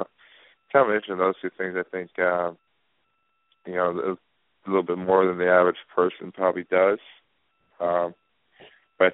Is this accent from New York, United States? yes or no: yes; New York, United States; I'm from upstate New York, near Albany, Schenectady area. I went to Duanesburg High School, a small school, about 30 minutes west of Albany, in New York.